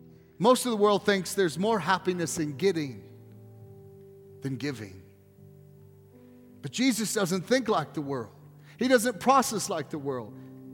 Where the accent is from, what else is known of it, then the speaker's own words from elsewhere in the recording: the South, United States; I grew up in the South, and we'd have a garden, and everybody canned.